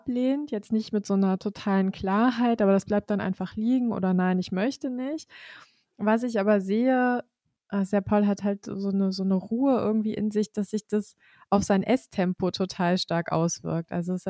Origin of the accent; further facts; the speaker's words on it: Germany; born or raised there